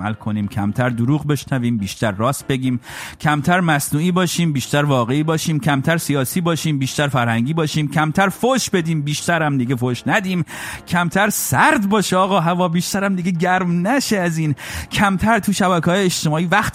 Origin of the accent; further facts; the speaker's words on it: Iran; moved away; برای ما که خارج از ایرانیم